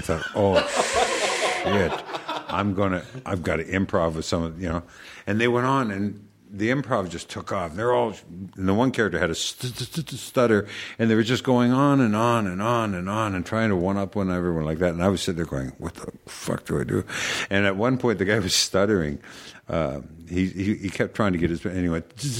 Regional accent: Toronto, Ontario, Canada; I'm from Toronto, yeah.

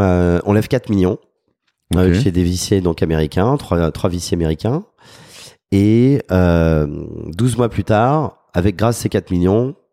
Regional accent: France; On est français, on connaît le modèle, on y va.

